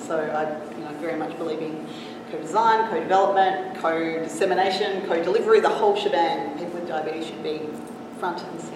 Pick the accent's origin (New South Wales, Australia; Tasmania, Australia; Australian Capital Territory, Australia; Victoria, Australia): Victoria, Australia; Melbourne; from Melbourne, Australia.